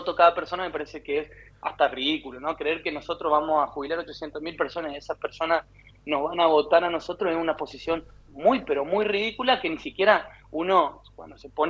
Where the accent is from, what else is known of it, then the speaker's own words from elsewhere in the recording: Argentina; fuimos todos los argentinos, o somos todos los argentinos que nos tenemos que hacer cargo de eso.